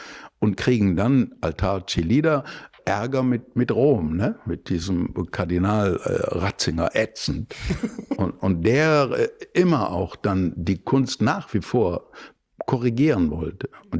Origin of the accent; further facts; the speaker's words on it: Bottrop, North Rhine-Westphalia, Germany; und ich komme aus Bottrop